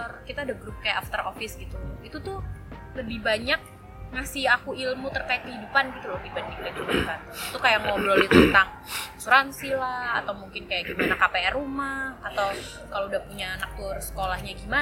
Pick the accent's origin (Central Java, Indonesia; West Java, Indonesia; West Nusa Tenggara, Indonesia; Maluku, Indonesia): Central Java, Indonesia; Surakarta; Aku dari Solo.